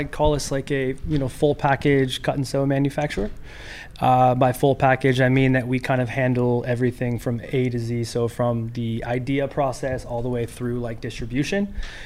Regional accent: Renton, Washington, United States; moved away as an adult; now in Los Angeles, United States; I'm originally from Seattle.

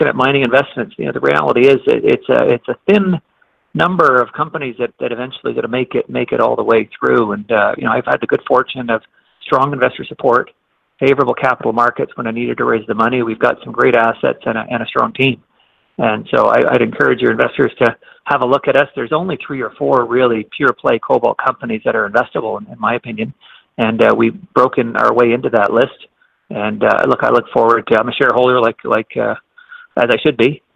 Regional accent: Canada

